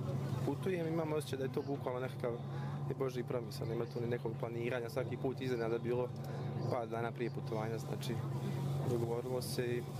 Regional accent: Modriča, Republika Srpska, Bosnia & Herzegovina; dolazim iz Modriče.

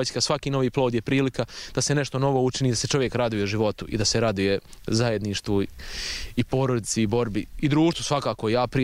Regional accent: Republika Srpska, Bosnia & Herzegovina; Da, ja sam rastao sa Republikom Srpskom i svi moji vršnjaci i oni koji se nalazili u situaciji kao ja bez roditelja

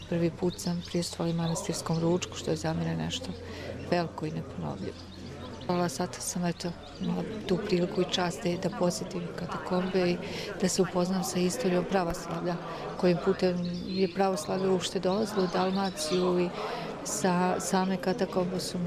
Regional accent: Drvar, Federation of Bosnia and Herzegovina, Bosnia & Herzegovina; Dolazim iz Drvara sa grupom vjernika

